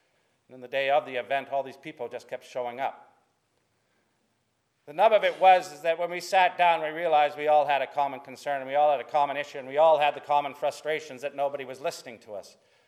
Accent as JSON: {"language": "English", "country": "Australia", "accent": "Australian", "said": "I'm actually Australian, seventh generation, with a funny accent, but I actually moved here less than 2 years ago from Canada. And where I moved to was up in the Hunter Valley, a town called Broke."}